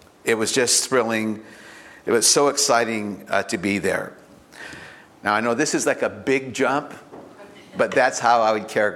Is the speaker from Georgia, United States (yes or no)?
no; California, United States; born there; drove out to California, and that's how I was born here in California.